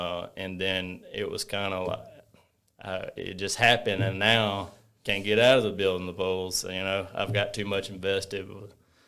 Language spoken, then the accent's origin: English; Fayetteville, Alabama, United States; Well, I am from Fayetteville, Alabama, a little small town, and I went to Fayetteville to about my seventh grade.